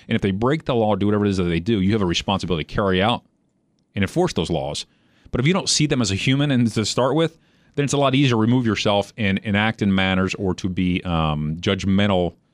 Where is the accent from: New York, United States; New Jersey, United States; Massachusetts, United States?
New Jersey, United States; Trenton; Like I grew up in Trenton, New Jersey. And there were racial problems there.